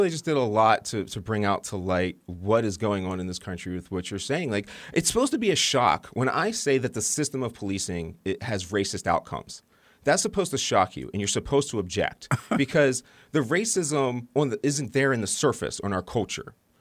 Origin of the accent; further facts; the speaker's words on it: United States; And I'm totally agreeing with you that I'm American. That's what I am.